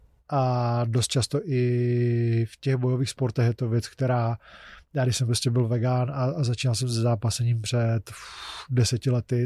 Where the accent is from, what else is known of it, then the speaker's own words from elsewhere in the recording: South Moravian Region, Czechia; já jsem z Jižní Moravy, takže tam leje kde kdo